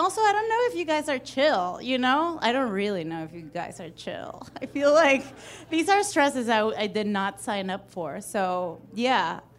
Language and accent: English; Venezuela; now in United States; I come from Venezuela and it's shit. It's like here, but 20 years ago and, like, the upside down.